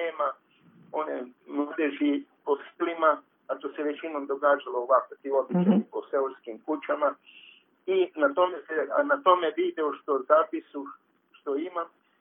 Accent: Karlovac County, Croatia; Mi smo iz Karlovačke županije

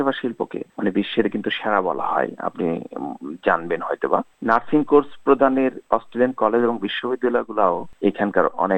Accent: Dhaka Division, Bangladesh; now in abroad; সেখানে বাংলাদেশে ধরেন আমি যেখানকার কুলিয়ারচরের পাশে জয়নুলিসলাম মেডিকেল কলেজ আছে

